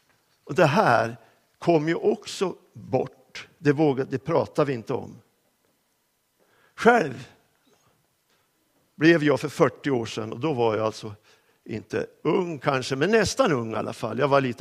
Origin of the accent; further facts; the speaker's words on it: Söderfors, Uppsala County, Sweden; Jag växte upp på bruket i Söderfors i norra Uppland.